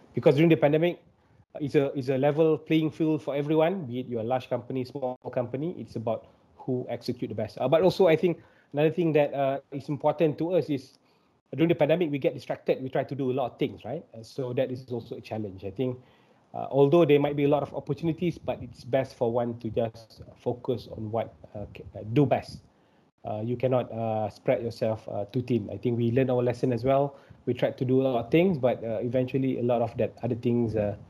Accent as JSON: {"language": "English", "town": "Bangi", "region": "Selangor", "country": "Malaysia", "said": "Because I'm from Bangi, so I'm very happy to be able to do that."}